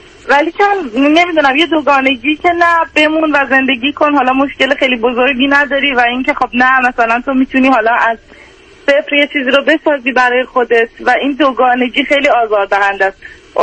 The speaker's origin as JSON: {"language": "Persian", "country": "Iran", "also_born_or_lived": "Turkey", "moved": "as an adult", "lives_now": "United States", "said": "یعنی من یه 7 ماه بعد از اینکه دانشگاه قبول شدم از ایران اومدم بیرون."}